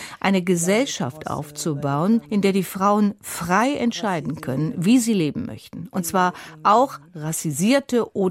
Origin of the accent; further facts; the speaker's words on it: Morocco; German is a second language; Ich stamme aus Marokko.